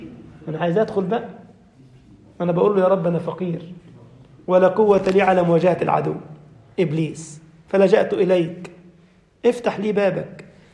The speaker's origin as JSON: {"language": "Arabic", "country": "Egypt", "said": "أنا أعرف قصة عندنا في مصر يحفظ القرآن عن ظهر قلب"}